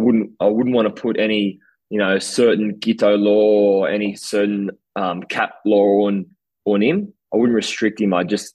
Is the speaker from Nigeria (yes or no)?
no; Australia; it was just disappointing as an Australian to see.